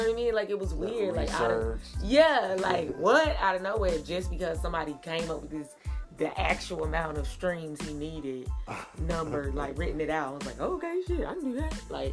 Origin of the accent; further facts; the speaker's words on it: United Kingdom; we're British, dude.